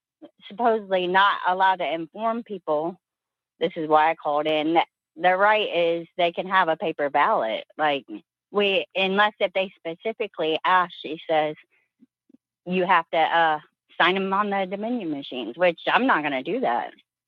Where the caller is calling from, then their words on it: Dayton, Ohio, United States; Dayton, Ohio area.